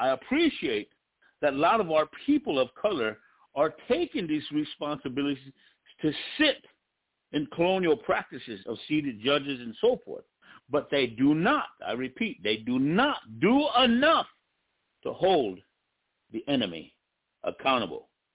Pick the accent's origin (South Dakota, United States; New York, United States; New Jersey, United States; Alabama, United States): South Dakota, United States; I'm from the Pine Ridge Indian Reservation.